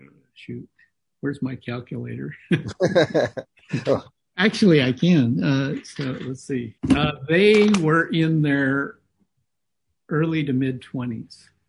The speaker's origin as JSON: {"language": "English", "town": "Monterey", "region": "California", "country": "United States", "tie": "born or raised there", "also_born_or_lived": "Chicago", "said": "they were both born in Monterey, which is primarily where I grew up. Even though I was born in Chicago, we moved back here when I was five."}